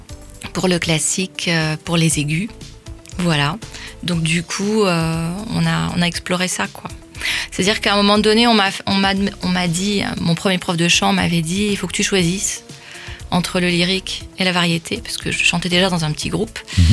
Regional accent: Nice, Provence-Alpes-Côte d'Azur, France; Je viens de Nice, je suis née à Nice et j'ai fait mes études là-bas, mes études scientifiques.

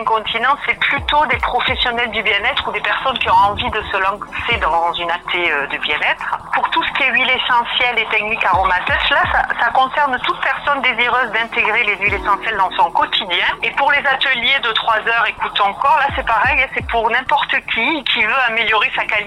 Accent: Vic-Fezensac, Occitanie, France; born there; J'ai 46 ans, je suis gersoise, je suis née à Vic-Fezensac.

